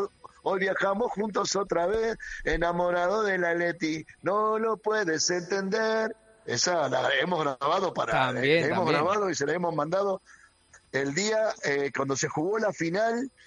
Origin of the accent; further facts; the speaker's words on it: Argentina; viste cómo somos los argentinos, sí, exagerados